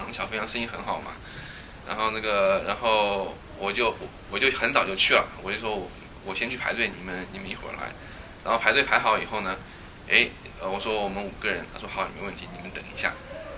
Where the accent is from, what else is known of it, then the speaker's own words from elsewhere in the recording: United States; 我们美国人说，他们经常他们看那个新闻